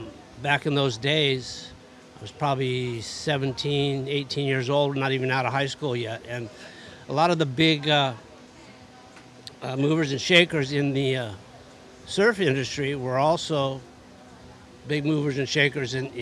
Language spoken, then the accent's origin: English; Huntington Beach, California, United States; Yeah, I'm a surfer. I grew up surfing in Huntington Beach, California. I got real good.